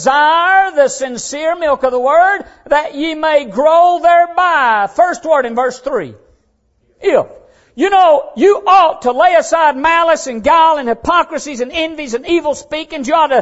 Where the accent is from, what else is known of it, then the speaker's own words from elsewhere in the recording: United States; born there; I was born in America by the grace of God.